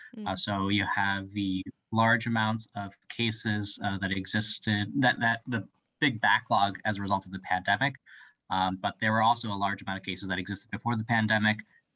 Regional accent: Florida, United States; now in Vermont, United States; Well, I am originally from South Florida, and I came to Vermont with the intent of not.

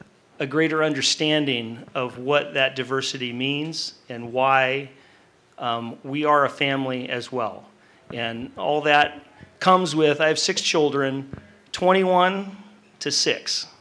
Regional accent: Homer, Alaska, United States; also born or lived in Anchorage; I was born in 1965 in Anchorage, Alaska. And I like to think of myself as an aftershock of the 64 earthquake. My wife and my 6 children were all born here in Homer. And we moved here in 1974. So this is home.

